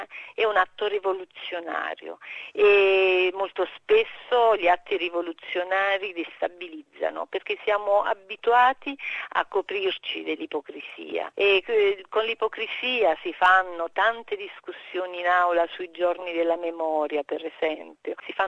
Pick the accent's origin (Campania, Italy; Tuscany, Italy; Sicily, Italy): Campania, Italy; io che sono campana